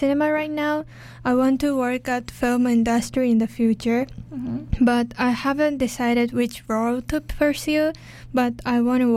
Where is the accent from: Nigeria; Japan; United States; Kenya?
Japan; Tokyo; English is a second language; now in Canada; I'm from Tokyo.